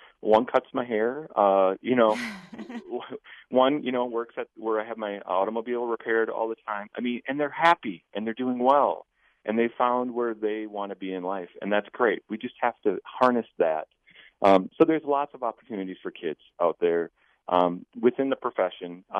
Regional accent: Arcadia, Wisconsin, United States; also born or lived in Durand / La Crosse; I'm a Wisconsin product, grew up in, actually, my dad was a Catholic school principal for a while, but in Arcadia, and then we went to Durand, and then finally into La Crosse

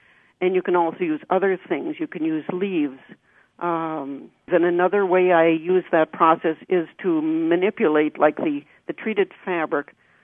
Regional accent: St. Cloud, Minnesota, United States; I grew up in the St. Cloud area in Minnesota.

